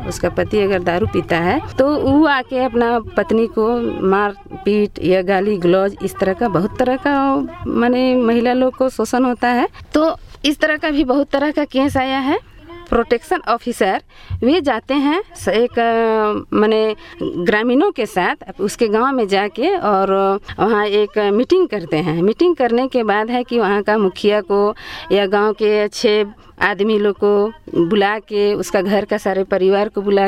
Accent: Simaria, Jharkhand, India; और मैं ग्रामम गाँव का रहने वाली हूँ। मेरा प्रखंड सिमरिया है, जिला चतरा।

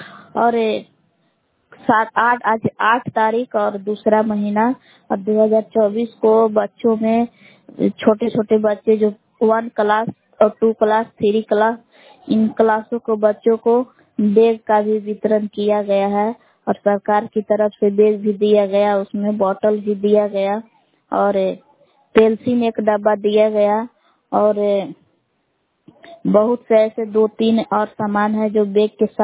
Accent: Bihar, India; ग्राम बलान जिला कैमूर भगवान की निवासी हूँ।

